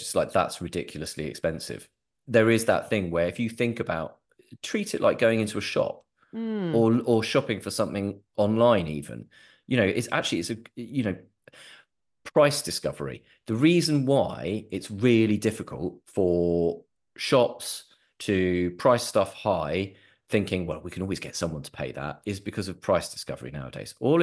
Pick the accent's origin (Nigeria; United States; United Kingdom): United Kingdom; being British, we're not very good at making an offer.